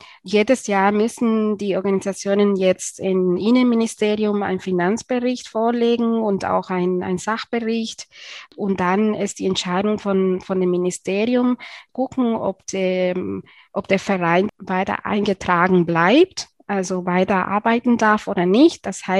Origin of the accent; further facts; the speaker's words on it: León, Nicaragua; Wir unterstützen einen Kindergarten in meinem Heimatstadt in León, in Nicaragua.